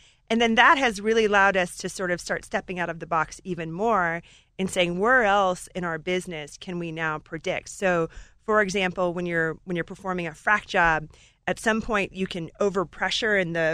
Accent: Alaska, United States; So I grew up in Alaska in a gold mine.

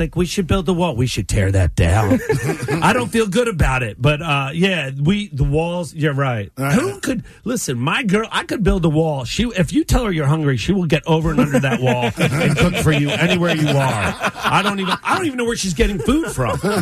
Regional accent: Atlantic City, New Jersey, United States; now in Las Vegas, United States; Growing up in New Jersey with a single mom, you're born with fears.

